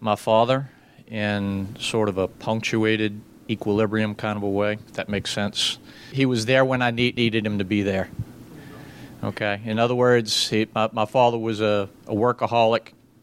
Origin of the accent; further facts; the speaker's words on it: New Orleans, Louisiana, United States; I was born and raised in New Orleans.